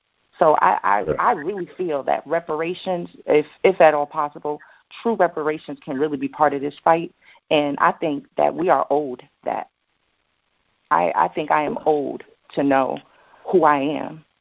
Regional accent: United States; I know who I am as a Black woman growing up in America. I know who I am as a Black woman growing up in Northern America

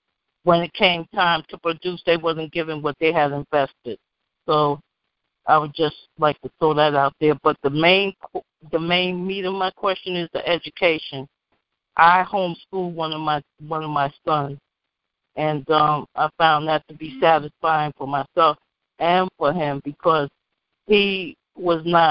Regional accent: New York City, New York, United States; I'm from the Bronx, but I worked in Manhattan.

